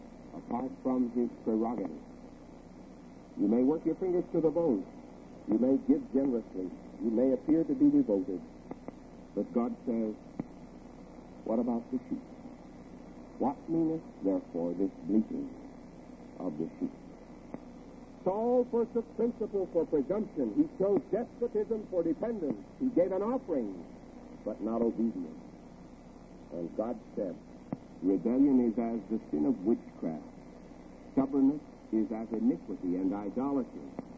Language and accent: English; West Coast, United States; He comes from the East Coast, and I'm from the West Coast